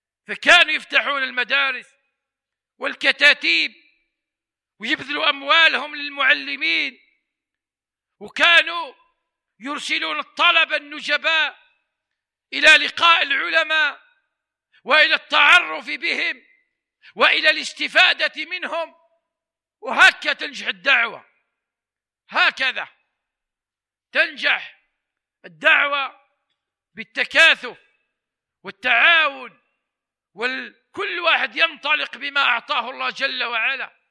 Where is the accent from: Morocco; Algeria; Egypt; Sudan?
Algeria; عندنا في الجزائر